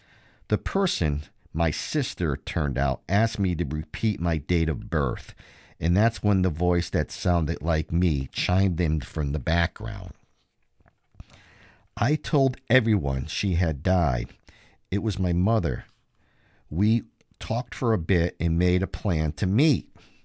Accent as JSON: {"language": "English", "region": "Illinois", "country": "United States", "tie": "born there", "said": "I knew I was born in Cook County, so I sent an information request to the state of Illinois."}